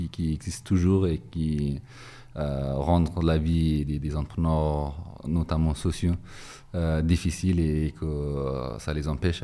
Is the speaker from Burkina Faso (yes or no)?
no; Kabul, Afghanistan; now in France; Je suis originaire de Kaboul. Et ça fait un peu près 7 ans que j'habite en France.